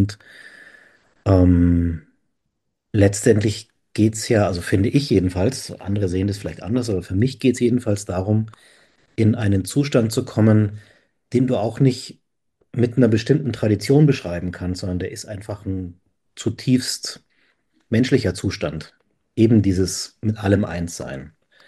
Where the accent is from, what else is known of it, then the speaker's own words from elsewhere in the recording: Munich, Bavaria, Germany; moved away; also born or lived in Rome; hier in München, wo ich aufgewachsen bin